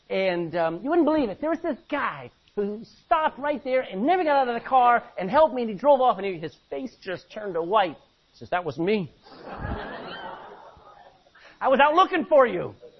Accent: Texas, United States; Now, remember, I'm from Texas.

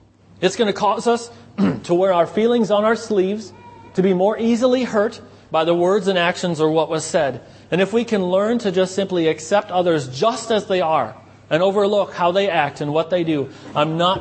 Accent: United States; Especially being American, I find that many times other people that I deal with are slow to move.

